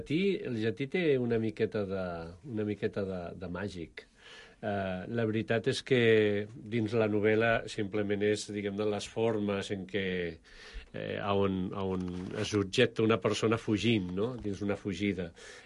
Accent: Mataró, Catalonia, Spain; also born or lived in Huesca; Jo m'he criat a Mataró. Jo m'he criat a Mataró, he nascut a Huesca, m'he criat a Mataró, he viscut per tot Espanya i tal. No? Si d'algun lloc soc, és de Mataró.

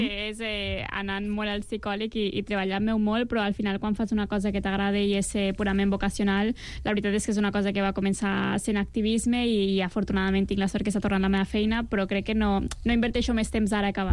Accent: Lleida, Catalonia, Spain; jo a Lleida, perquè sóc de Lleida, ja tenia les bebès cosetes allí, no?

